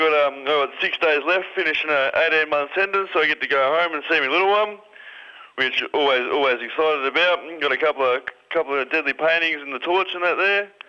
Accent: Shepparton, Victoria, Australia; I'm from Shepparton. I'm a Yorta Yorta man. I'll be 28 this year.

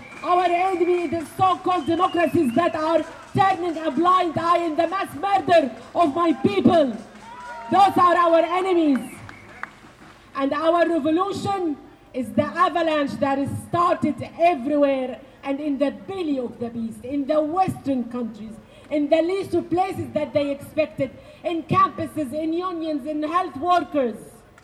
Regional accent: Gaza, Gaza Strip, Palestine; born and raised in Gaza.

